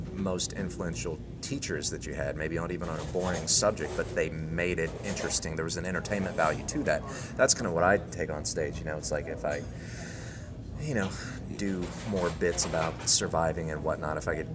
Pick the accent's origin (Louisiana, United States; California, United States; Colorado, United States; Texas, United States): California, United States; Riverside; certain jokes on, you know, where I grew up in Riverside, dating, you know, drinking.